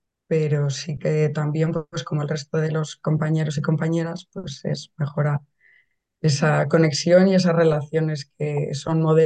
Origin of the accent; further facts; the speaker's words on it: Valladolid, Castile and León, Spain; yo soy de Valladolid también, como otros compañeros